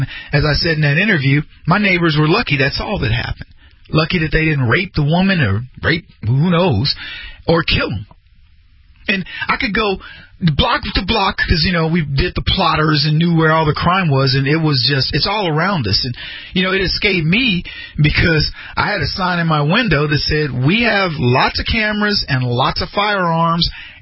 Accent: Brady, Texas, United States; I remember when I was a kiddo and I moved from Brady, Texas

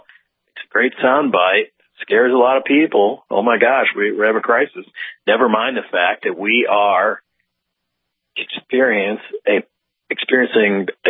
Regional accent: St. Louis, Missouri, United States; born or raised there

